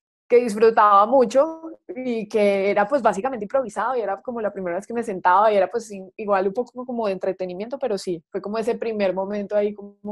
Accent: Manizales, Caldas, Colombia; me mandó una carta del colegio en el que yo estudié en Manizales, yo soy de Manizales

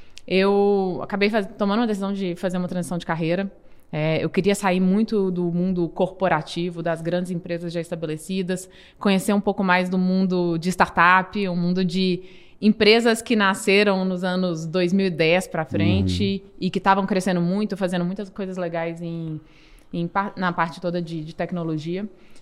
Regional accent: Belo Horizonte, Minas Gerais, Brazil; accent: mineiro; saí de BH, não sei se o pessoal vai reparar com o tempo que eu tenho um sotaque forte, mineiro também.

